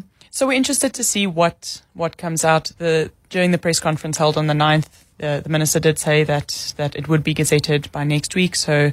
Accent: Mbombela, Mpumalanga, South Africa; I'm from Nelspruit.

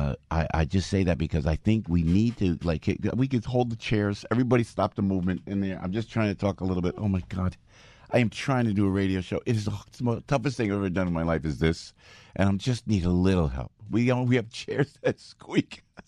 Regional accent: New Jersey, United States; I'm from New Jersey. That's the way New Jersey government works. That's exactly how New Jersey government works.

